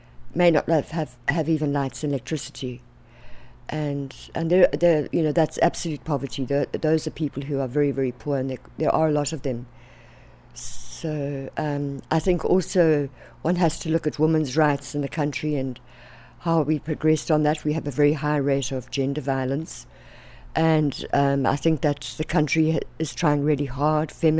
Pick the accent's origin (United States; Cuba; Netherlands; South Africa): South Africa; South Africa.